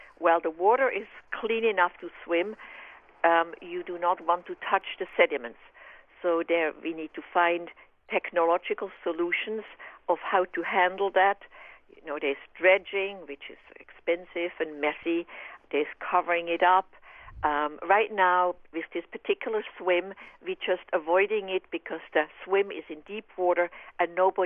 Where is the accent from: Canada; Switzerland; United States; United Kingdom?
Switzerland; moved away; I grew up in Switzerland swimming in rivers, and when I first immigrated in 1979, that was my first wish.